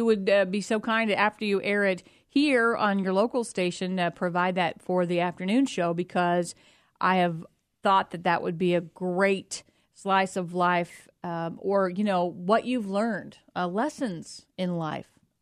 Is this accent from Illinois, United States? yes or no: yes; Jerseyville, Illinois, United States; Yeah, well, and I did grow up on a small farm outside of Jerseyville, near the town of Otterville, but rural Jersey County.